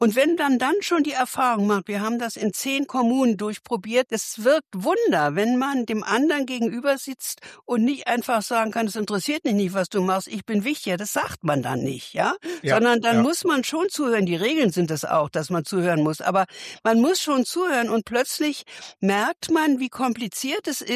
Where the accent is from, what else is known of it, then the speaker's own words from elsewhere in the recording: Berlin, Germany; Als Berlinerin fahre ich seit Jahrzehnten S-Bahn.